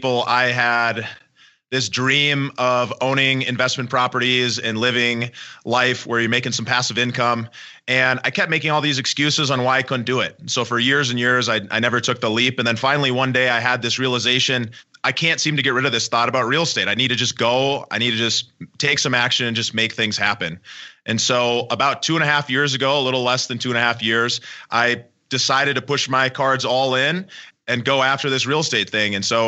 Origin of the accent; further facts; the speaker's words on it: Minnesota, United States; Yeah. I was born in Burnsville.